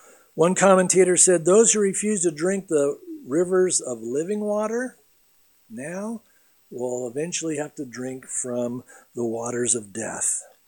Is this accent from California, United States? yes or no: yes; San Diego, California, United States; I mean, I grew up in San Diego, and I was a surfer